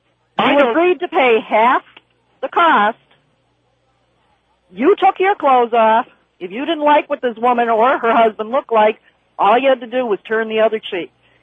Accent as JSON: {"language": "English", "country": "United States", "said": "I'm from America."}